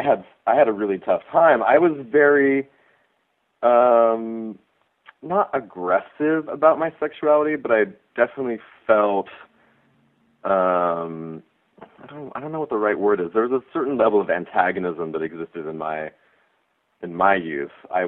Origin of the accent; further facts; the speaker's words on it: Golden, Colorado, United States; also born or lived in New York City; I am an American. I was born here in New York City, but I grew up in Colorado, in a little town outside of Denver called Golden.